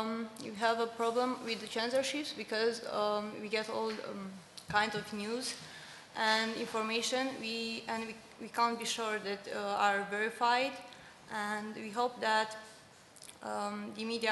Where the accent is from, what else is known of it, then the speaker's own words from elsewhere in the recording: Romania; I'm from Romania.